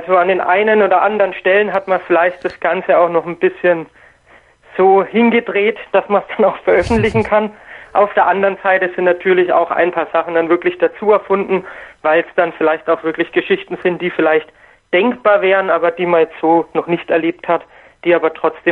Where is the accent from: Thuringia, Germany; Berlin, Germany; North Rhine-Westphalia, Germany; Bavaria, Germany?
Bavaria, Germany; born there; Also ich selbst bin gebürtiger Franke, also nicht aus Hamburg hergezogen.